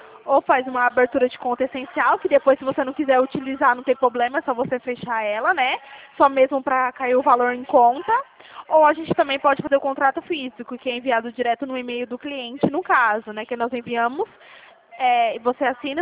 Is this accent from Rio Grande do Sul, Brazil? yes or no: no; Dracena, São Paulo, Brazil; Dracena, chama minha cidade. Dracena, São Paulo. Aí fica bem, é interior de São Paulo, tá?